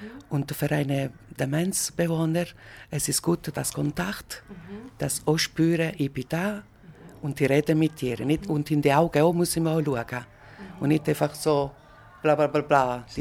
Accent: Southern Italy, Italy; now in Switzerland; Ich bin seit 30 Jahren in der Schweiz, okay. Aber ich komme aus Süditalien.

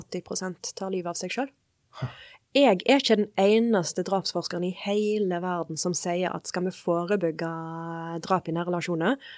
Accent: Western Norway, Norway; Norwegian is a second language; Jeg vokste jo opp på Elite og på Vestlandet. Det jo derfor jeg lærte meg jo norsk når jeg begynte på skolen.

